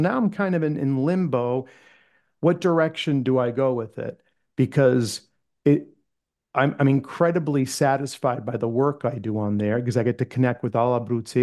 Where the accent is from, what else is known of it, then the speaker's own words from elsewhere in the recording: Italy; growing up in Italy, I didn't play soccer with girls.